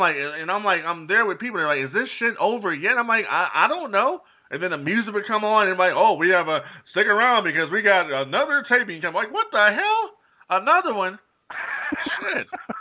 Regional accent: California, United States; Well, I'm from Southern California, where it gets to 112 out here, and we got 80 degrees at night.

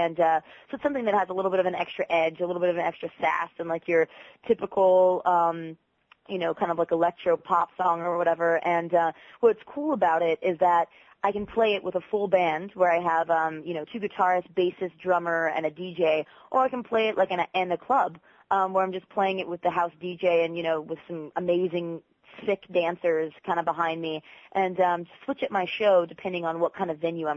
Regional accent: Tampa, Florida, United States; And that's my hometown. That's where I'm from.

